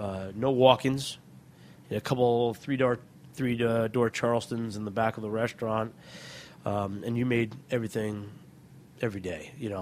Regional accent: Hoboken, New Jersey, United States; Like, no, we're from Hoboken.

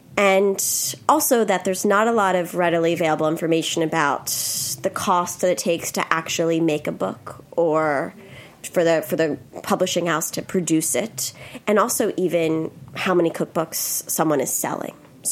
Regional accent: Philadelphia, Pennsylvania, United States; I'm from Philadelphia, and he was going back that week to judge a talent show at Northeast High School, which is where my mom went.

